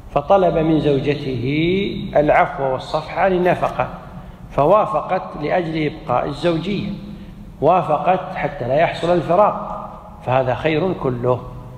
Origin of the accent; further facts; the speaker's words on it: Kuwait; عندنا في الكويت الحمد لله في محكمة الأسرة يحاولون الصلح بين الأزواج قبل التقاضي